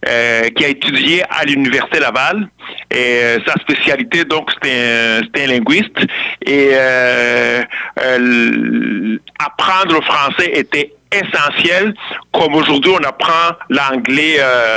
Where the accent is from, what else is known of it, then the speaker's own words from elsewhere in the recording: Rwanda; first language Kinyarwanda; French is a second language; Alors au Rwanda, la première langue, ma langue maternelle, c'est le Kinyarwanda.